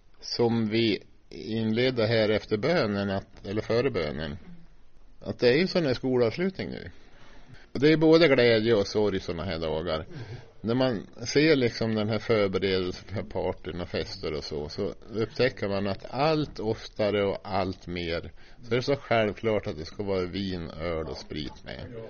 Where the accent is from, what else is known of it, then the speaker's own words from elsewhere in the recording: Timrå, Västernorrland County, Sweden; För när jag var frälst 1984, då var jag så glad att jag fick vara här i Örnsköldsvik. För jag visste att jag kommer från Timrå